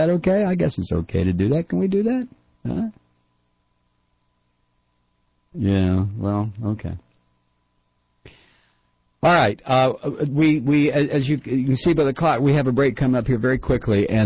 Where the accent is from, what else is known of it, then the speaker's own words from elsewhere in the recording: Atlanta, Georgia, United States; You know, we're from the country, man. We're from Atlanta, Georgia.